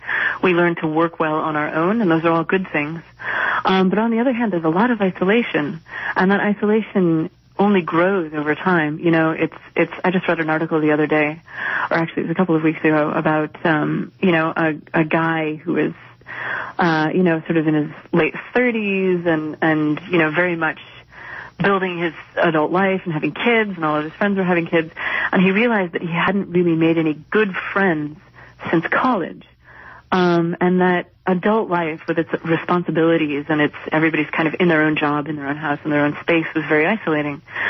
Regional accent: United States; moved away as an adult; also born or lived in Middle East; Of course, you know, I'm an American by birth. I grew up here. The pop culture, the comics, the TV shows, the movies, all of those things, you know, were part of my life growing up.

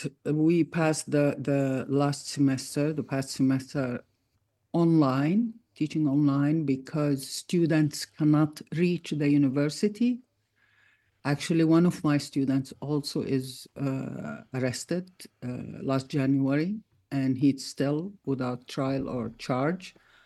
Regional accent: Palestine; It's not that Gaza is a different country. It's our people, our relatives, our friends. It's a province within Palestine. It's the coastal territories of Palestine.

